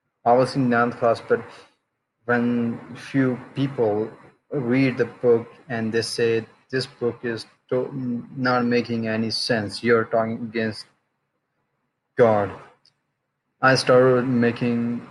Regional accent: Zafarabad, Azad Kashmir, Pakistan; I'm from Pakistan, Kashmir, in Zafarabad. A couple of years ago, 4 or 5 years ago, I left Islam.

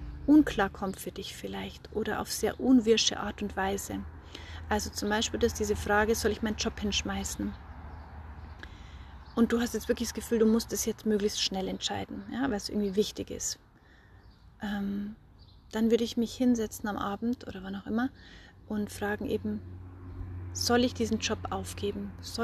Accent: Bavaria, Germany; accent: Bavarian; mit meinem bayerischen Akzent

